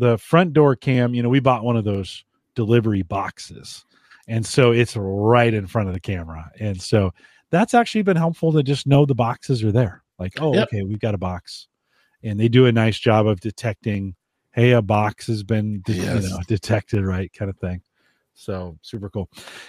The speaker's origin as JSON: {"language": "English", "country": "United States", "said": "I mean, you're Canadian, I'm American."}